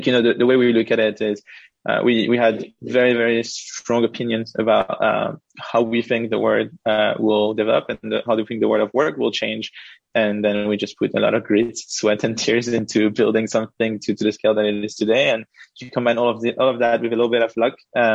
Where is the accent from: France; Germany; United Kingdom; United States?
France; You know, I'm from France originally